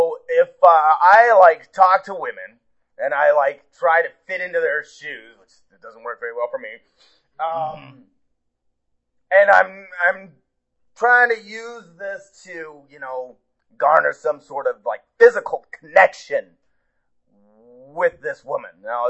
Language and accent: English; Pocatello, Idaho, United States; I'm from Pocatello, Idaho.